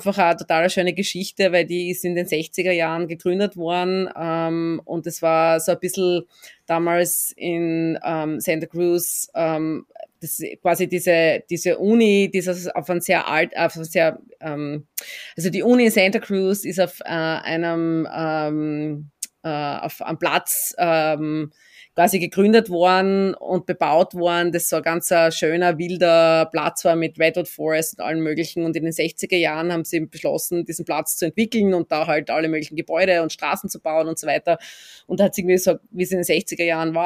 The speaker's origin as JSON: {"language": "German", "country": "Austria", "tie": "born or raised there"}